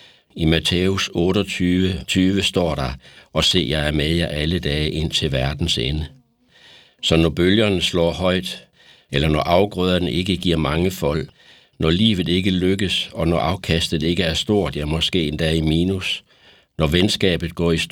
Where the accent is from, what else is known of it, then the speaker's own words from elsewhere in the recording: Them, Central Denmark Region, Denmark; jeg er fra Tem og er tidligere selvstændig erhvervsdrivende.